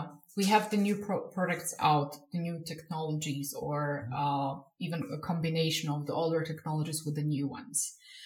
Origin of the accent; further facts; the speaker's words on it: Slovakia; I come from Slovakia, and Slovakia is trying to run its own digital government